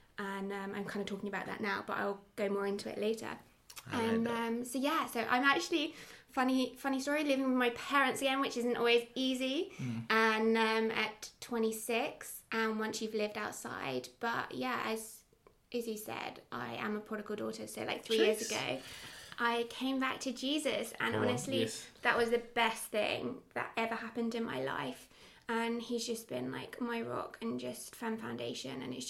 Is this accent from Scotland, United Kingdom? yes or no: no; Portsmouth, South East England, United Kingdom; So I am from Portsmouth, the city of Portsmouth.